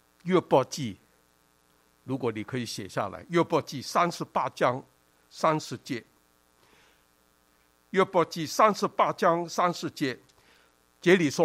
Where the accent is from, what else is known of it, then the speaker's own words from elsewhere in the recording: China; moved away as an adult; now in Canada; 我看我们都是从东方来的，从中国来的。 我在1969年就来到加拿大，1971年就在温哥华做牧师